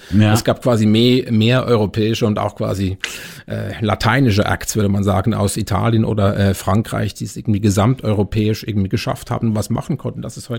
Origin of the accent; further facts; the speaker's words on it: Switzerland; mich befremdet das manchmal so ein bisschen als Schweizer